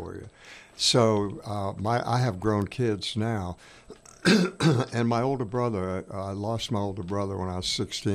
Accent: Rhode Island, United States; born there; I went to school. I was born in Rhode Island.

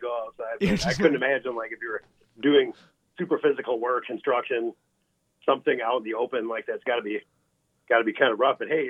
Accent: California, United States; I'm Californian enough not to do that.

